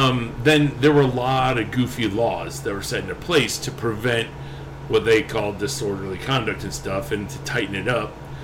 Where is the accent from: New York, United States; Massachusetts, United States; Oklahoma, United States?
New York, United States; Buffalo; I mean, like, back home in... I'm from Buffalo, New York. I mean, there you can buy beer in the grocery store, but you can't buy liquor or wine.